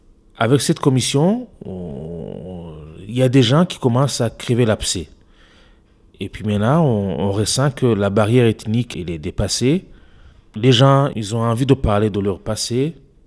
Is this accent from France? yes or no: no; Burundi; on a vu que on est tous des Burundais